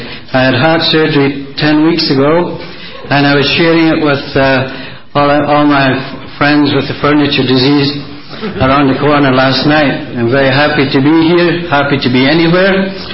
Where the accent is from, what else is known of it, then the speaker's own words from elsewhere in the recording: Scotland, United Kingdom; born there; Actually, I'm half Irish and half Scots. A terrible dilemma. Half of me has wanted to get drunk all my life, and the other half wouldn't pay for it. I understand there are a lot of Irishmen in Butte. I may come back to you later. I was born in a little village, a mining town like this in Scotlan